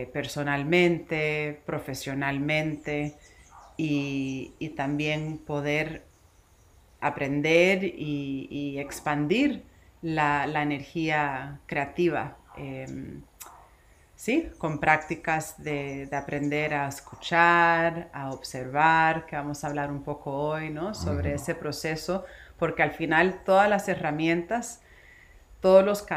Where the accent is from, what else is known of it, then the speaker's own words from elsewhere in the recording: New Jersey, United States; born there; nací en New Jersey, de familia cubana y puertorriqueña